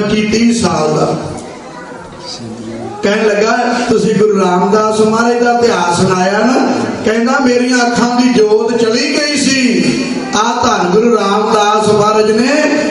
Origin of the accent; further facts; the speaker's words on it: Pir Muhammad, Punjab, India; ਤੇ 94 ਤੱਕ ਮੇਰਾ ਪਿੰਡ ਰਸਤੇ ਹੀ ਸੀ ਅੰਮ੍ਰਿਤਸਰ ਦੇ ਪੀਰ ਮੁਹੰਮਦ।